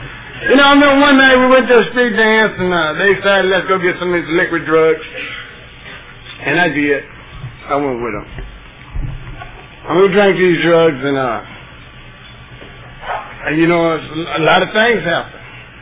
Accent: Galveston, Texas, United States; I was born and raised in Texas, Galveston. And that might be 95% of the problem.

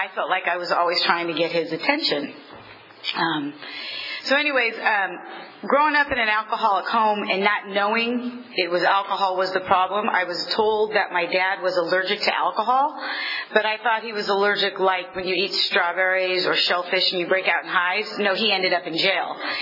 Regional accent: Fresno, California, United States; I was born and raised in Fresno, and I'm the youngest of three and the only girl.

